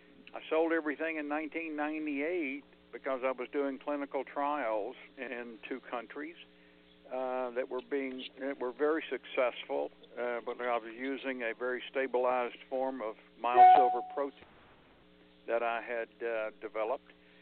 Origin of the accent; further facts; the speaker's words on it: Texas, United States; I grew up in East Texas. My family was very poor.